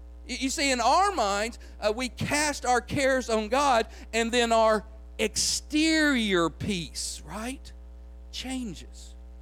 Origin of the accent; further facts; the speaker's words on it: Union City, Tennessee, United States; I grew up in Union City, Tennessee, not too far from our house.